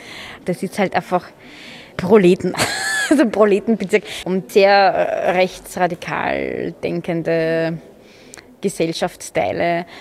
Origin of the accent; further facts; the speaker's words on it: Vienna, Austria; Ich bin in Floridsdorf aufgewachsen, im 21. Dort war ich die ersten 11 Jahre meines Lebens. Und jetzt seit über 20 Jahren sind wir im Kretzel, im 22. Gemeindebauten pur. Das ist halt einfach Proleten. Also Proletenbezirk und sehr rechtsradikal